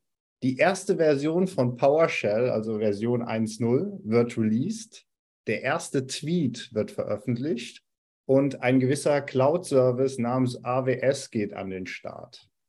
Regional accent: Rhineland, Germany; als Rheinländer

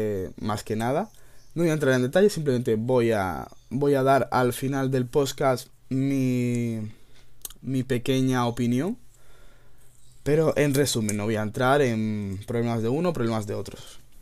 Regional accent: Málaga, Andalusia, Spain; Soy un chico malagueño de 20 años apasionado por la informática.

